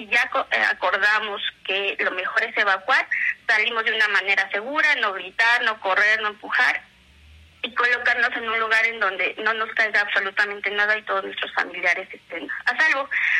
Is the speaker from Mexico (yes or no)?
yes; Mexico; para que nosotros como mexicanos sepamos actuar al momento de este tipo de emergencias